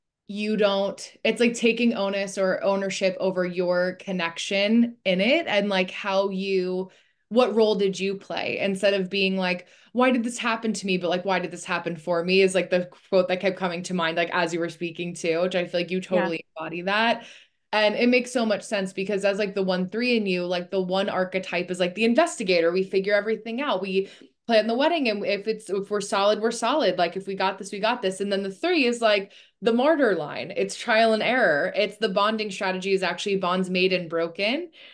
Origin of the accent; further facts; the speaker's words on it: New Jersey, United States; I grew up in New Jersey and I'm right outside of New York City.